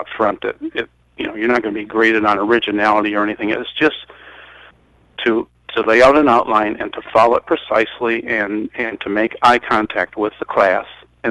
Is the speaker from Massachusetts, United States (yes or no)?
no; Alpena, Michigan, United States; Alpena, Michigan, not too far from the Mackinac Bridge, about 100 miles.